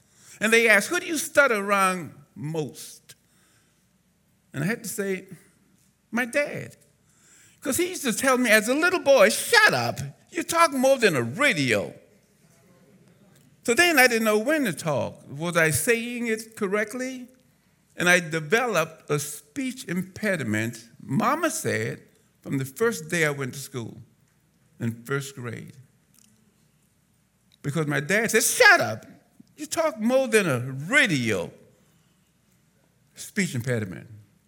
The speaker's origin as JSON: {"language": "English", "town": "Charleston", "region": "South Carolina", "country": "United States", "said": "I'm from Charleston, South Carolina. Right. So, you may hear an accent that'll come out, like the people from the island, man. That's just the way we talk."}